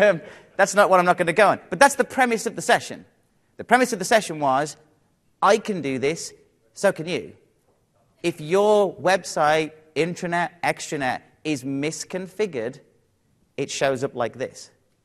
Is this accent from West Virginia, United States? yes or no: yes; West Virginia, United States; I'm from West Virginia.